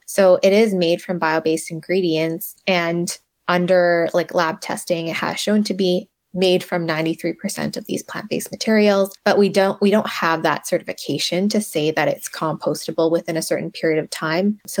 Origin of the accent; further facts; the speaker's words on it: Canada; growing up in Canada, I did have the privilege of like learning a lot from school